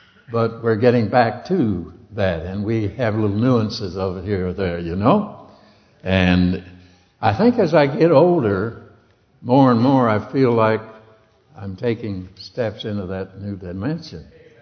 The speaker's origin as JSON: {"language": "English", "region": "the West", "country": "United States", "said": "Now, I'm not a Southerner, but I've learned a lot of Southern language, you know. I'm a Westerner. I'm just a cowboy at heart. I was raised on a ranch in my early youth"}